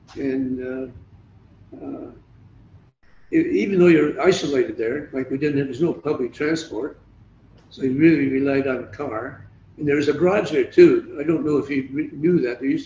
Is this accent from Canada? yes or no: yes; Fort Erie, Ontario, Canada; Even the house I grew up with in Fort Erie, you know, I look to see if there's any changes in it.